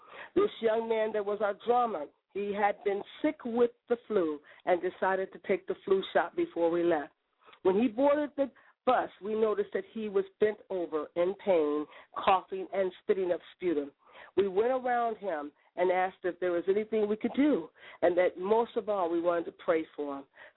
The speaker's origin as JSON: {"language": "English", "town": "Gary", "region": "Indiana", "country": "United States", "said": "And when she found out I was from Gary, Indiana, she summoned me to her court to a private dinner with just us two."}